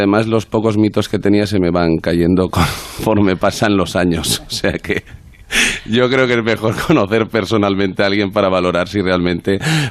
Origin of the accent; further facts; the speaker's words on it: Aragon, Spain; ser un poco testaduro como buen aragonés